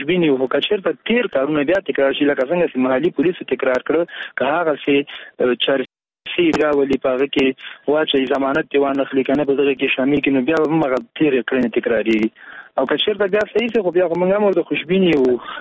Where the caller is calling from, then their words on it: Laghman, Afghanistan; ما د لغمان څخه